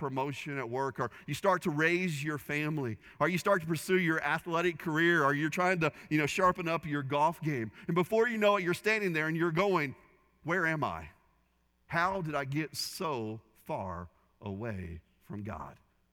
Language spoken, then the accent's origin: English; Indiana, United States; Now, I grew up in Indiana, southern Indiana.